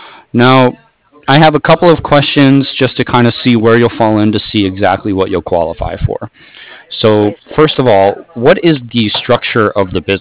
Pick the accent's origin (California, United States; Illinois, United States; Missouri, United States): California, United States; San Francisco; now in San Diego, United States; Well, I'm actually from San Francisco. I'm in San Diego right now, though.